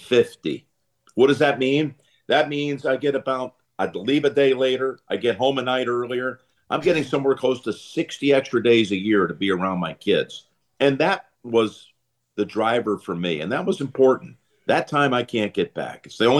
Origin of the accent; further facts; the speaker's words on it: North Carolina, United States; born there; But I was born in North Carolina, where there's a great appreciation for the game. And I love being back in the South